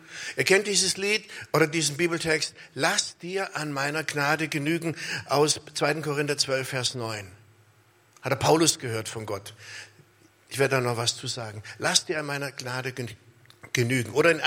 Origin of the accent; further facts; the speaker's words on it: Heidenheim, Baden-Württemberg, Germany; Aber meine Frau und ich wohnen in Heidenheim. Wir sind eigentlich alte Heidenheimer.